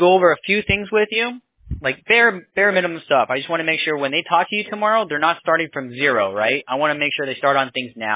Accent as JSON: {"language": "English", "region": "New York", "country": "United States", "tie": "born or raised there", "said": "I used to live in, I was born in the Bronx, New York. And we lived in Brooklyn, Queens."}